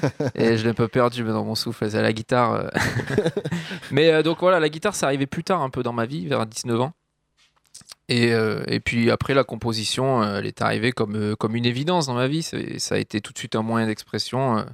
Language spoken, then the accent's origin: French; France; on est des Français aussi loin qu'on ait pu remonter.